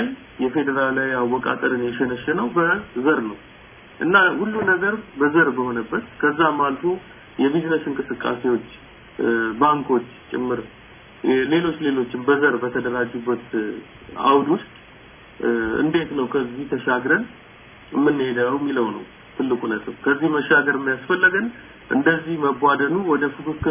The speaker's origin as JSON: {"language": "Amharic", "region": "Addis Ababa", "country": "Ethiopia", "tie": "born there", "said": "ያ የተወለድኩት በአዲስ አበባ ከተማ ነው መርካቶ።"}